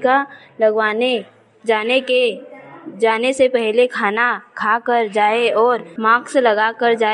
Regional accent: Dulhar, India; मैं ग्राम डुल्हार से हूँ।

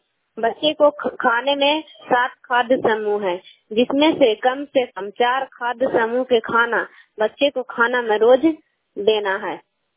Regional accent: Kailagaon, Bihar, India; मैं कैलागांव नगर नौसा प्रखंड नालंदा जिला की निवासी हूँ।

